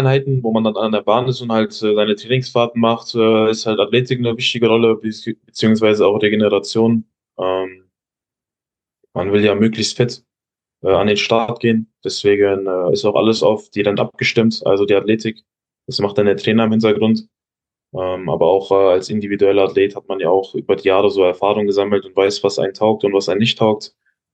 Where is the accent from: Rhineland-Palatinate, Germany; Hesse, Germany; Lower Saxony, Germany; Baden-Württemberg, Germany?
Hesse, Germany; Giessen; Auch aus der Region, wo ich herkomme. Ich komme ja aus Hessen, aus Gießen.